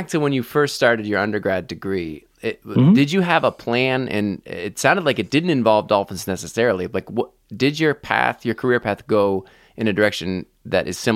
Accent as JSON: {"language": "English", "region": "Vermont", "country": "United States", "tie": "born or raised there", "said": "What's weird is I grew up in Vermont."}